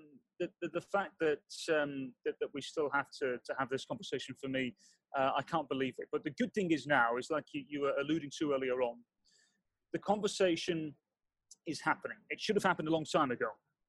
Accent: United Kingdom; I'm British

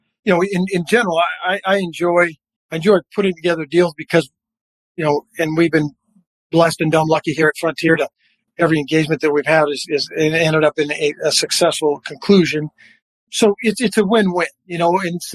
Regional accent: Nebraska, United States; I mean, I grew up in Nebraska, went to undergrad and law school at Nebraska.

